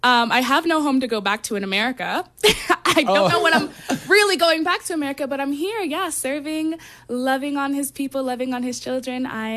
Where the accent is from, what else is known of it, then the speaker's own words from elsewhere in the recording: Houston, Texas, United States; born and raised in Houston, Texas, very much a product of my environment.